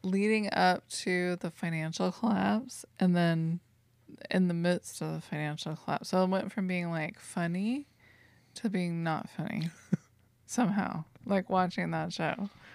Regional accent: the South, United States; accent: Southern; I think I was trying to lose my Southern accent.

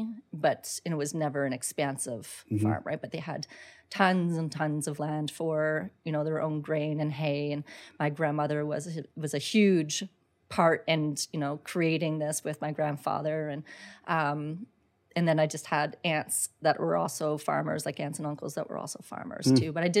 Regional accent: Brampton, Ontario, Canada; also born or lived in Orangeville; And then I spent a good chunk of my younger years until I was 19 in Brampton.

